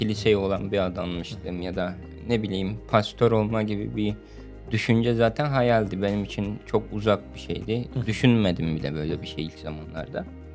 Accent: Diyarbakır, Diyarbakır Province, Turkey; born there; now in Antalya, Turkey; 91 yılında Diyarbakır'da doğdum. 8 yıldır Antalya'da yaşıyorum. Burada Kale 2 Kilisesi'nde pastörlük yapıyorum ve 16 yıldır İsa'yı takip etmeye çalışıyorum

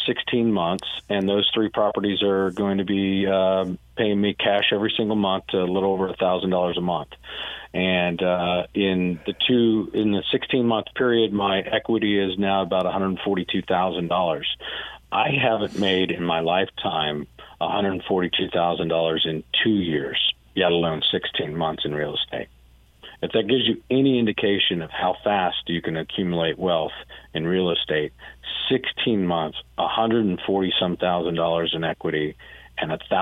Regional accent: Midwest, United States; Growing up in the Midwest, you don't have any, you've got a lot of kind of values that you don't do this, you don't say

